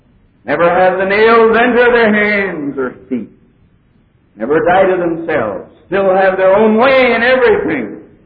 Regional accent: Pennsylvania, United States; I come from Pennsylvania.

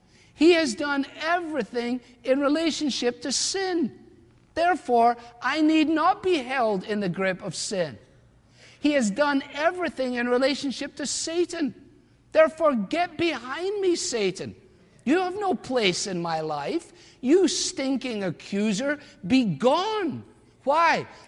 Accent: Scotland, United Kingdom; It's very hard for me as a Scotsman to think of giving stuff away like that.

